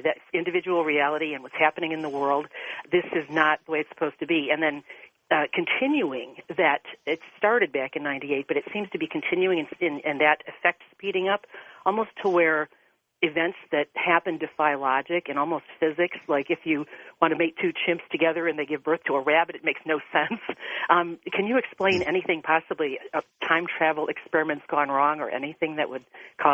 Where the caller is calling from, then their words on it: Ohio, United States; I'm from Ohio.